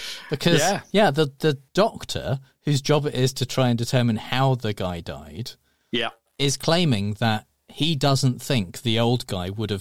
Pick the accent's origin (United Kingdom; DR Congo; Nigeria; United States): United Kingdom; Guildford, South East England; Actually, in my hometown, in Guildford.